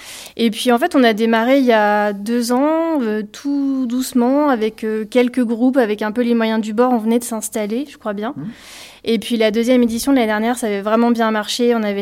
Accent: Rennes, Brittany, France; La plupart d'entre nous ne vivons pas sur place. On est beaucoup de Rennais.

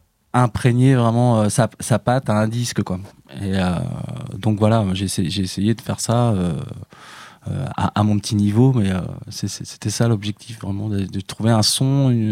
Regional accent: Brittany, France; on aime bien quand on est breton, qu'on a passé tout un hiver pourri comme on a eu, là, n'est-ce pas, en mars.

